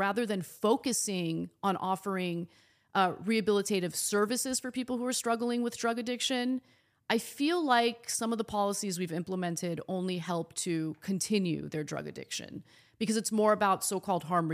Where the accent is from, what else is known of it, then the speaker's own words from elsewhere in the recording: Reseda, California, United States; I grew up in Reseda, California, which is a wonderful, and I still think it's wonderful. It's a wonderful working class community in the San Fernando Valley. And I was the only Armenian in my entire school